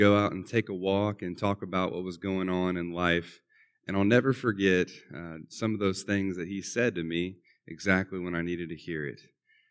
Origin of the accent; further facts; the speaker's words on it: Columbus, Indiana, United States; I grew up in Columbus, Indiana.